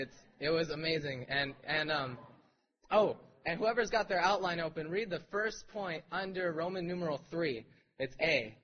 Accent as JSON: {"language": "English", "town": "Torrance", "region": "California", "country": "United States", "said": "By the way … from Torrance. If you don't know where Torrance is, it's south of L.A."}